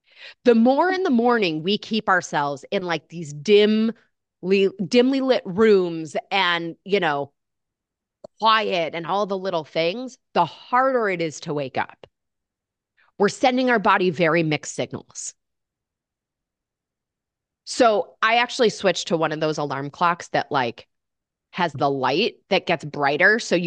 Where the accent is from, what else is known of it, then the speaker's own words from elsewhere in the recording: Michigan, United States; because I grew up in Michigan where it's just gray all winter.